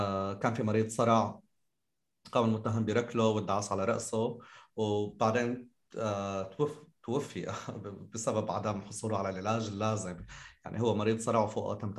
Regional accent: Syria; فممكن يكون لنا نحن كسوريين درس تاريخ

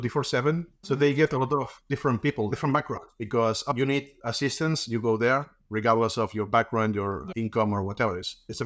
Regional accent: Catalonia, Spain; first language Catalan; English is a second language; with my mother, I speak my native language, Catalan, all my life.

